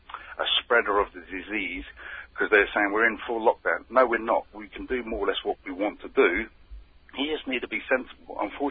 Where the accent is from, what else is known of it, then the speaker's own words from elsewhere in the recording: England, United Kingdom; I just want to moan because I'm English, and that's what the English do.